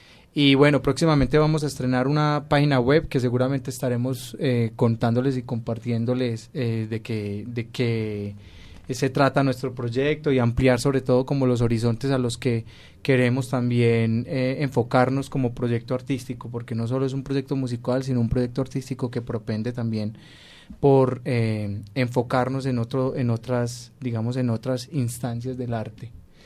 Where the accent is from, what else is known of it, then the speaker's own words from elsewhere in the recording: Colombia; es un deber como grupo y como músicos colombianos aportarle a esa visión de país que tenemos